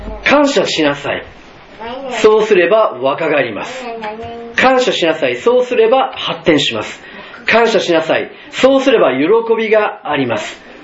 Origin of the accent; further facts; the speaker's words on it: Kyoto, Japan; born there; 私はですね、京都生まれなので本当に祈るという行為はもう叩き込まれていたんです。